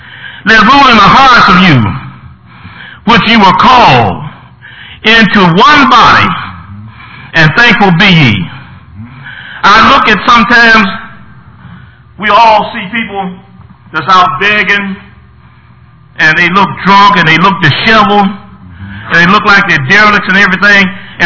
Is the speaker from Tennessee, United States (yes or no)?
yes; Tennessee, United States; now in Lansing, United States; I was brought up in Tennessee, and we moved to Lansing